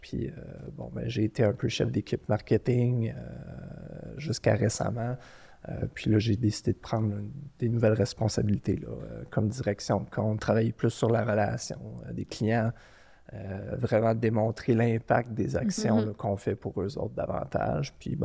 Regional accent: Sherbrooke, Quebec, Canada; Puis j'avais été accepté, moi je viens de Sherbrooke, c'est que j'avais été accepté à Sherbrooke

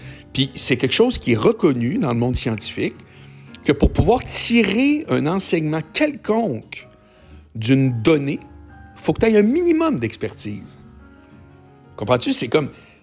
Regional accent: Montreal, Quebec, Canada; moi, je suis un Montréalais qui habite dans le centre-ville

